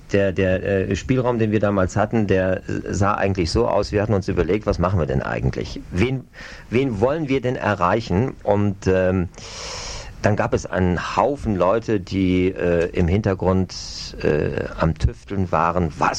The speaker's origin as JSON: {"language": "German", "region": "Bavaria", "country": "Germany", "tie": "born or raised there", "said": "Wir sind alle aus Bayern und da sind wir zwangsläufig mit Bayern 3 groß geworden"}